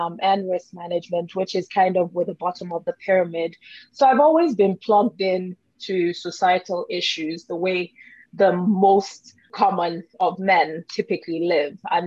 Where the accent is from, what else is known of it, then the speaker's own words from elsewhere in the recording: Nigeria; also born or lived in Canada; now in United States; I'm Nigerian-Canadian. Went to school in the U.S., lived in Canada for a number of years, and I've been in the U.S. for a few months, but it's sort of between Canada and the U.S.